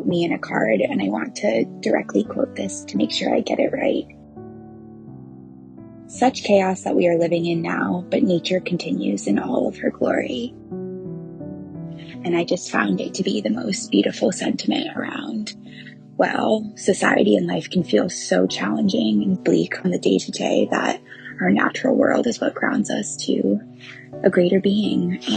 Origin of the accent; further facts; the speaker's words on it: New York, United States; now in Amsterdam, Netherlands; I currently live in Amsterdam, the Netherlands, but I'm from New York State.